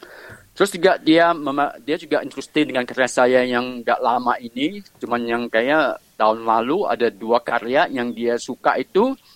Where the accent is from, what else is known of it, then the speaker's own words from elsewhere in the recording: Sumatra, Indonesia; karena saya dari Sumatera yang berbahasa yang sudah diadaptasi dengan bahasa Indonesia.